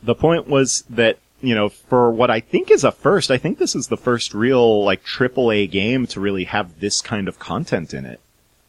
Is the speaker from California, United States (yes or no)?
yes; California, United States; I have to say, I'm from California.